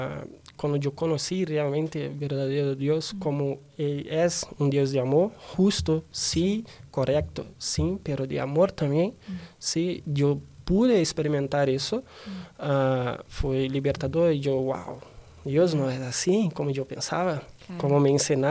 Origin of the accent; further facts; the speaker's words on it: Rio de Janeiro, Brazil; Spanish is a second language; yo nací en Brasil, en Rio de Janeiro, entonces nací y crecí ahí. Tuve una criación como con un trasfondo católico